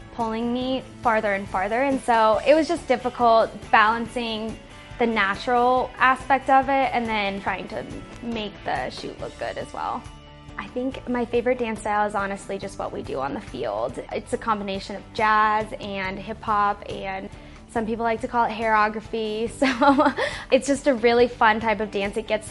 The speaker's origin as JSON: {"language": "English", "town": "Boulder", "region": "Colorado", "country": "United States", "said": "I'm from Boulder, Colorado, and this is my first season as a Denver Broncos cheerleader."}